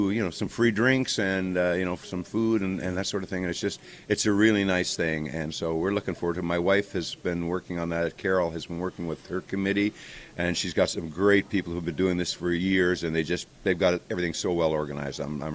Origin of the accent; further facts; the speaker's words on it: Kingston, Ontario, Canada; I grew up in Kingston, Ontario, which was the sailing capital of Canada.